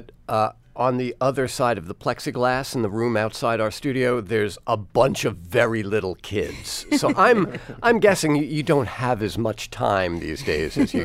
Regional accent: Brooklyn, New York, United States; in a Brooklyn baseball cap, which I'm from Brooklyn.

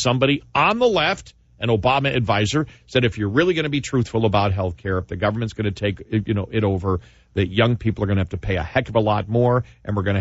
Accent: New York, United States; We're from Queens. We mess with people.

